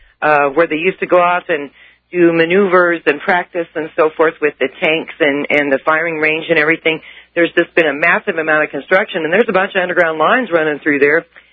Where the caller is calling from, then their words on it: Colorado Springs, Colorado, United States; Colorado Springs.